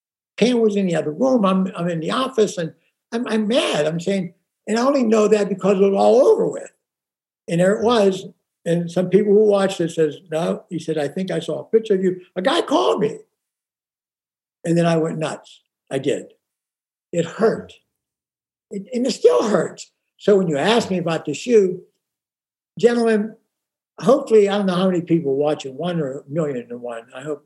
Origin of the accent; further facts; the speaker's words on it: Pittsburgh, Pennsylvania, United States; They brought in a guy from Pittsburgh who I knew his granddaddy because I'm from Pittsburgh to do the interview with me.